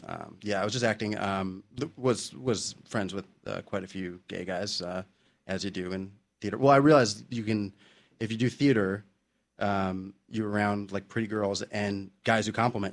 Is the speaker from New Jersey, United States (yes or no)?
yes; South Orange, New Jersey, United States; I grew up in South Orange, New Jersey.